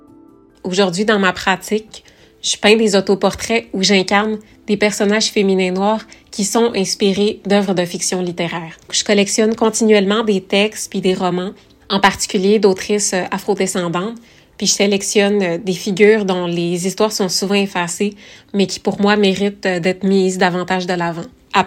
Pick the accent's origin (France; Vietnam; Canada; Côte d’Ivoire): Canada; Chicoutimi, Quebec; now in Montreal, Canada; Avant d'emménager à Montréal, j'ai grandi à Chicoutimi, une ville où il y avait très peu de diversité à l'époque.